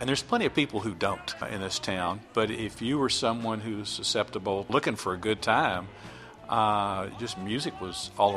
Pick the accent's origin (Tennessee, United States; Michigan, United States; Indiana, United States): Tennessee, United States; Memphis; And growing up in Memphis, you know, we would lie about our age to get in clubs and stuff like that.